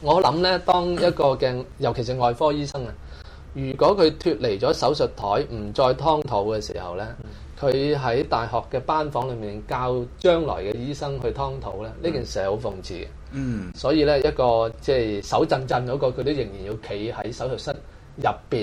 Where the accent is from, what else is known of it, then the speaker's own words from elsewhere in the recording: Guangdong, China; 又係我哋廣東人、中國人嘅文化遺產嚟